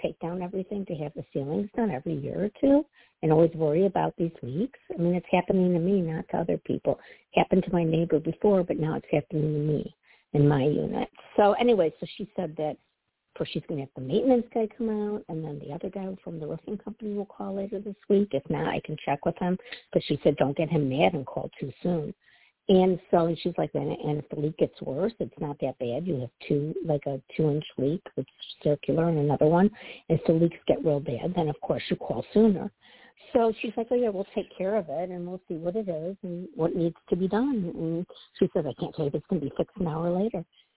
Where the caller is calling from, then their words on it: Midwest, United States; Hi, Tony. … from the Midwest.